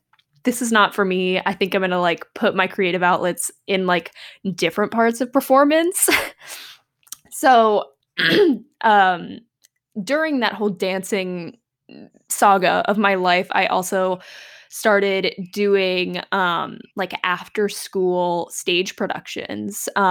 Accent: Ridgefield, Connecticut, United States; also born or lived in Canada / Dallas / Austin; now in Verona, United States; And I am originally from Ridgefield, Connecticut, although my hometown answer is a little bit complicated because my family has moved around a lot. So I've lived in Canada, I've lived in Dallas, I've lived in Austin, I'm now currently in Verona, New Jersey.

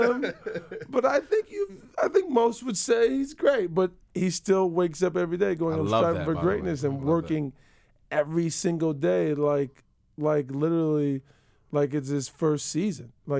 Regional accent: Akron, Ohio, United States; Like every day I wake up, like I got to prove myself because I'm from Akron.

